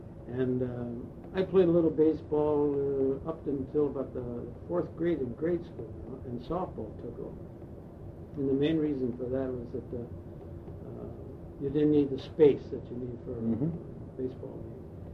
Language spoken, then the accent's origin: English; Massillon, Ohio, United States; I'm from Massillon, Ohio. That's 50 miles south of Cleveland. It's known as a football town.